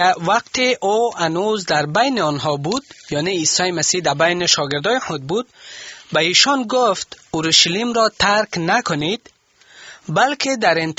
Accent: Afghanistan; کل ما افغان هستیم

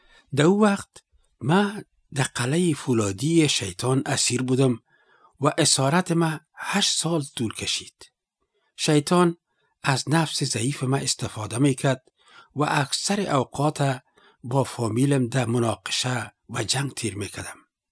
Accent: Afghanistan; now in Delhi, India; من از افغانستان هستم. مدت چند سال است که در هندوستان در شهر دیلی باعث مهاجر زندگی میکنم.

